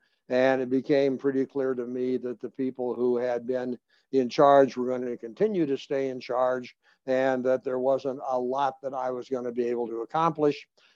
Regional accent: Colorado, United States; I was raised here in Colorado.

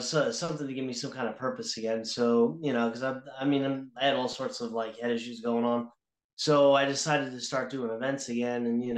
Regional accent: Long Island, New York, United States; I'm from Long Island, New York.

